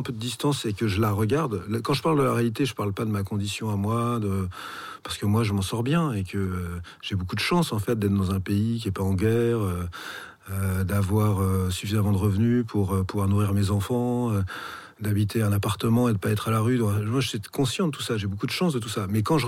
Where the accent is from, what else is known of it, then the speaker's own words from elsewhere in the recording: Paris, Île-de-France, France; j'ai comme beaucoup de Parisiens, je suis allé un peu partout. Alors, j'ai fait en vrac de beaux quartiers comme le 4e, mais j'ai fait aussi du 9e, j'ai fait du 18e.